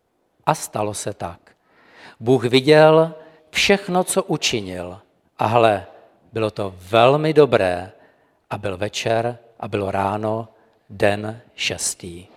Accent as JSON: {"language": "Czech", "region": "Moravia", "country": "Czechia", "said": "když jsme hrdí na to, že jsme Češi, a já jsem Moravák mimochodem"}